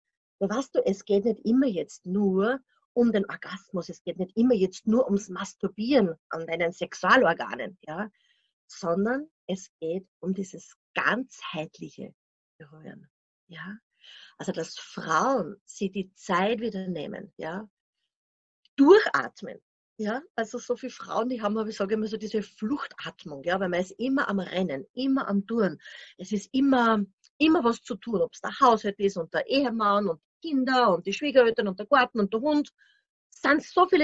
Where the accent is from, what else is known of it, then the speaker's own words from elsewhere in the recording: Austria; natürlich als europäische Frau, als Österreicherin, die was natürlich auch aus ihren Boxen auch natürlich Jahr für Jahr rausgestiegen ist